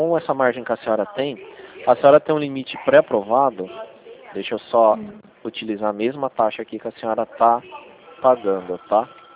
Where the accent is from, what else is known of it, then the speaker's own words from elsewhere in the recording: Rio Claro, São Paulo, Brazil; A gente é de Rio Claro.